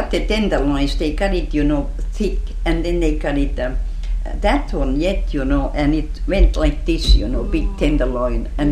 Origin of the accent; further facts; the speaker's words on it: Finland; now in United States; That was 1902, you know, when I come from Finland.